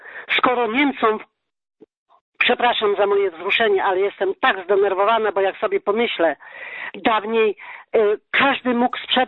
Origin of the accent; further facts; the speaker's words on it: Subcarpathian Voivodeship, Poland; Ja urodziłam się i wychowałam na wsi.